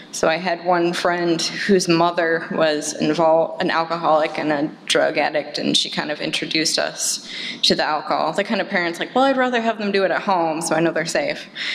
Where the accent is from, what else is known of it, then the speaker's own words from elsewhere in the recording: New York, United States; born there; I was born in New York.